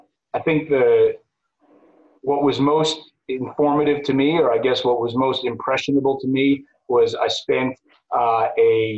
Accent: New York, United States; But anyway, in terms of my background, I grew up on Long Island in New York.

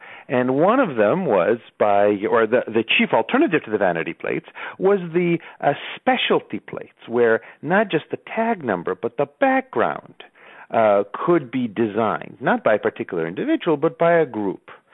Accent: Los Angeles, California, United States; So when I was growing up in Los Angeles, we had one kind of license plate, the old blue background with the yellow letters, said California, and then your tag number.

